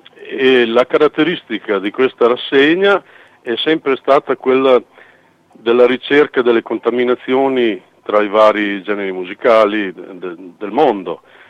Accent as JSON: {"language": "Italian", "town": "Modena", "region": "Emilia-Romagna", "country": "Italy", "said": "Io sono da modenese, ho seguito Verona con l'Arena"}